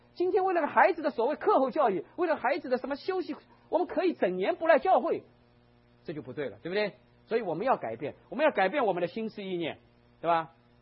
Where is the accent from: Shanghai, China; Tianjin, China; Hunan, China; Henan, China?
Shanghai, China; 那我是上海人，会烧江浙菜